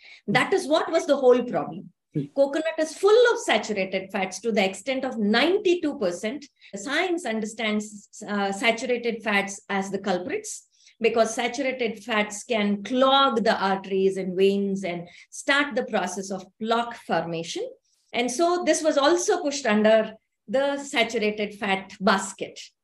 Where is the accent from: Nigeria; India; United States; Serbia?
India; Karnataka; I come from South India, where we use a lot of fresh coconut, especially in Karnataka, Kerala, and in Karnataka, the Mangalore side.